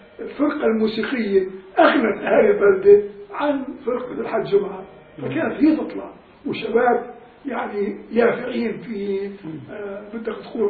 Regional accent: Palestine; لأنه عادة بلادنا الساحل الفلسطيني

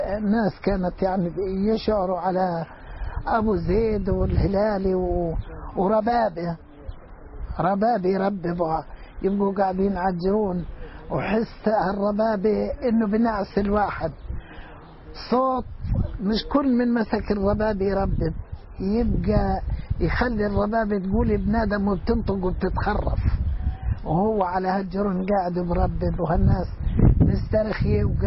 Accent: Karatiyya, Palestine; الناس يعني من قريتنا كنا احنا الرعاة كراتية نطحن بالمعنى الطحين اللي بدنا نأكله سنوي

